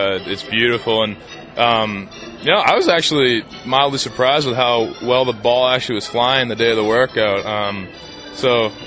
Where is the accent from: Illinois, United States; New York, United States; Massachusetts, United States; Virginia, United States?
Massachusetts, United States; Boston; I'm from Boston, so grew up a Red Sox fan. Went to public school in a suburb of Boston and went on to Boston College. So, you know, I'm a Boston boy through and through